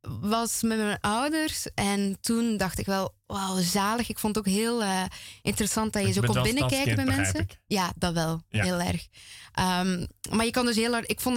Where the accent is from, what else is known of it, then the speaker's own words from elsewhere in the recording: Ghent, Flanders, Belgium; want ik ben een Gentenaar.